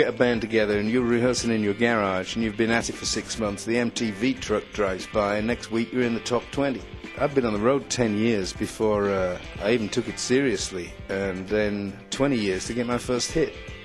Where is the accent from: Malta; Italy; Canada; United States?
Malta; Well, when I was growing up in Malta, there was no television or movies.